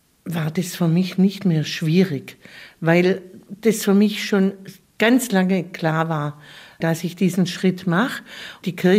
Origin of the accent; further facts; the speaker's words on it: Baden-Württemberg, Germany; Bei uns in Oberschwaben ist ja vor allem Barock.